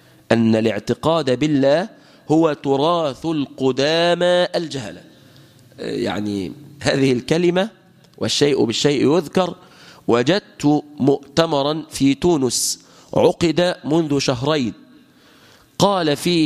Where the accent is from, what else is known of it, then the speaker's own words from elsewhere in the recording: Egypt; ولكن بما يساير الدول العربية إلى بلادنا مصر مثلا